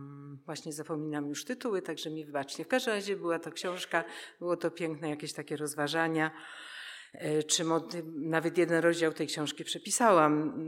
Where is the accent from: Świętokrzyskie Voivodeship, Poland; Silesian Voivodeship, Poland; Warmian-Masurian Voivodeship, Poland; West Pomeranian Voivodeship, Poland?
Silesian Voivodeship, Poland; born there; Także to była maleńka wioska niedaleko Częstochowy, w domu babci.